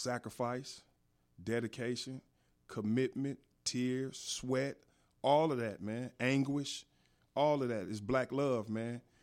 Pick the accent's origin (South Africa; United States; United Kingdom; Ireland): United States; Inglewood, California; You know, I was born and raised in Inglewood. You know, I come from a gang-infested element.